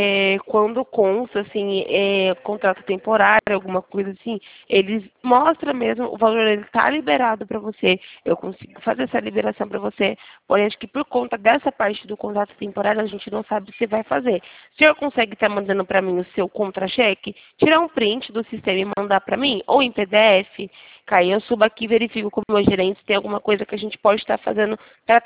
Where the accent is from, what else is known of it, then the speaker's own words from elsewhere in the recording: Campinas, São Paulo, Brazil; Eu sou aqui de Campinas, interior de São Paulo.